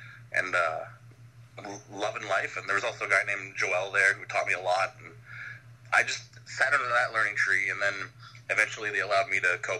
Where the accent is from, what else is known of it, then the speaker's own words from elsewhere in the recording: Ottawa, Ontario, Canada; my hometown of Ottawa, Ontario, Canada.